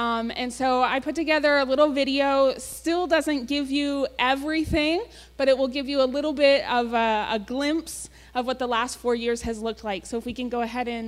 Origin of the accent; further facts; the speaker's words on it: Maine, United States; even though born and raised in Maine, I struggle with winter a little bit, put on those layers.